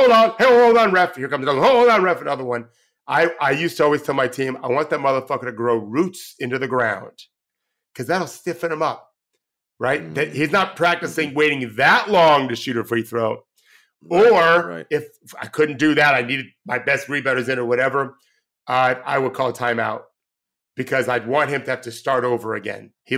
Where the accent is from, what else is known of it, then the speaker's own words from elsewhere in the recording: Indiana, United States; They were friends. We're from Indiana.